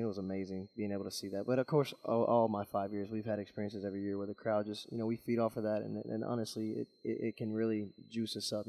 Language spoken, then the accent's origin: English; Kentucky, United States; And for me, I'm from Kentucky, grew up in Kentucky my whole life.